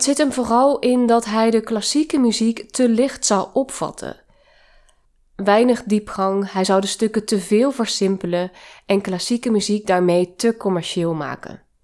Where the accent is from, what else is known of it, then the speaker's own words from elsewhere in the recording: Limburg, Netherlands; Als Limburger heb ik een speciale band met deze